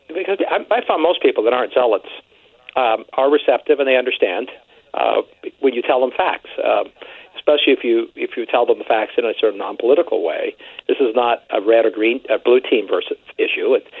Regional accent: Canada; I'm Canadian.

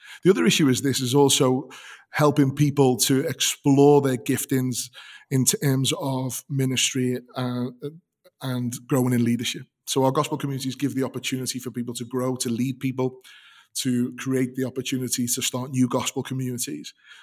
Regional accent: United Kingdom; You know, I'm British and we're not very good at honoring people.

